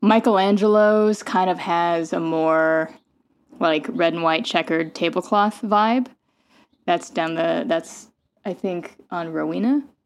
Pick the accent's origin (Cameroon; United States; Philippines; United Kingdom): Philippines; Well, I am Filipino, and spaghetti was oddly like picked up culturally.